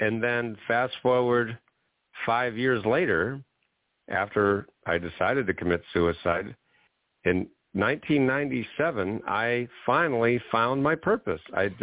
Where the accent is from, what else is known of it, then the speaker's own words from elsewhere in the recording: New Jersey, United States; born there; My father, I was born in New Jersey, and my dad had a job working in New York at a bank